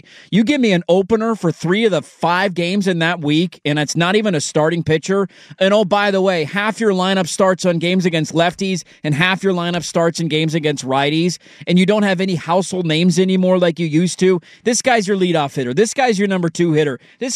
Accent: Portland, Oregon, United States; Growing up in Portland with the headband as I played basketball in my driveway, Cliff Robinson was my icon.

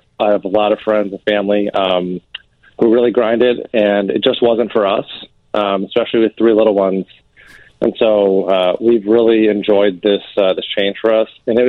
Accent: Lombard, Illinois, United States; I grew up in Lombard, so I'm a true suburbanite here in the west suburbs.

